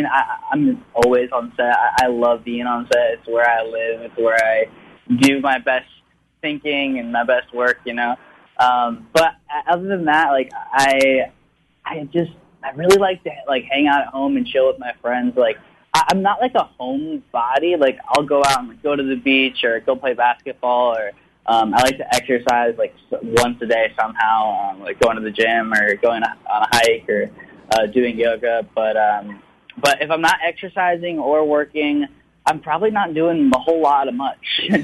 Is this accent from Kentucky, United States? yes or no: no; Orlando, Florida, United States; Yeah, well, you know, I'm from Orlando, so.